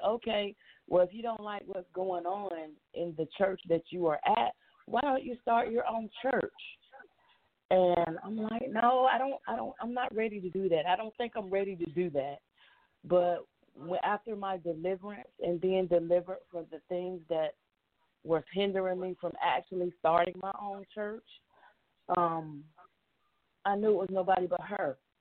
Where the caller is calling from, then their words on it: Monroe, Georgia, United States; I'm calling from Monroe, Georgia.